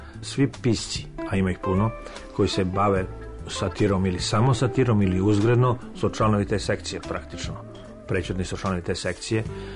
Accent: Kruševac, Šumadija and Western Serbia, Serbia; Ja sam iz Kruševca, tamo ko nema nadimak, taj nije iz Kruševca, iz grada samog. Tako da svi imam nadimak.

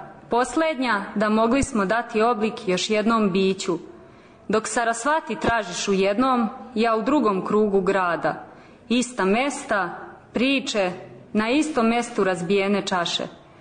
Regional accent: Ruma, Vojvodina, Serbia; dolazim iz Rume.

